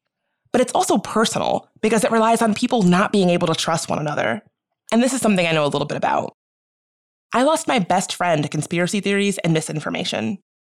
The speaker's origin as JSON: {"language": "English", "town": "Washington", "region": "District of Columbia", "country": "United States", "tie": "born or raised there", "said": "I also live in D.C., so they were attacking my city, my hometown, my community."}